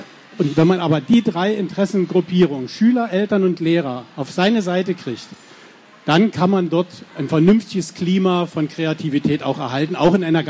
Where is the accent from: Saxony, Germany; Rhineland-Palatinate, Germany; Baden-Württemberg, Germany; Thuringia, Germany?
Saxony, Germany; Hoyerswerda; ich komme aus Hoyerswerda, begrüße also den jungen Kollegen in der Lausitz.